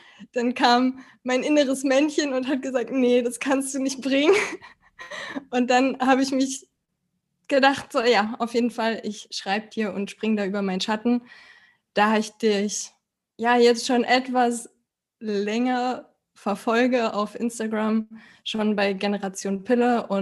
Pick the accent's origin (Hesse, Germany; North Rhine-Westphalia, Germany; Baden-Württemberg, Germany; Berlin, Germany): Berlin, Germany; Ich komme aus Berlin und bin noch 31 in 2,5 Wochen, 32